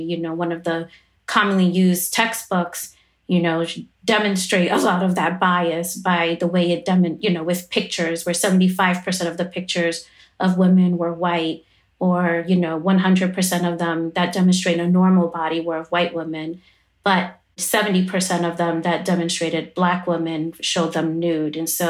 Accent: Bronx, New York, United States; You know, I'm from the South Bronx.

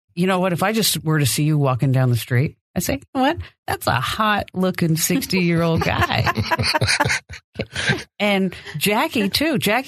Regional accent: New Jersey, United States; Does anybody know I'm really from New Jersey?

